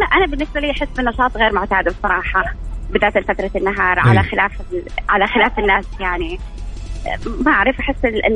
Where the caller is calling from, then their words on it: Mecca, Makkah Province, Saudi Arabia